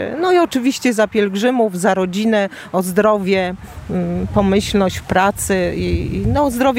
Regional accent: Kalisz, Greater Poland Voivodeship, Poland; Z Kalisza.

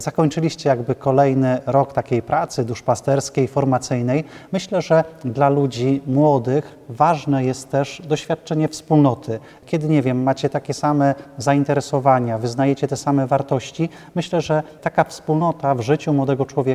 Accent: Mikstat, Greater Poland Voivodeship, Poland; Ja pochodzę z Mikstatu, czyli nieopodal stąd

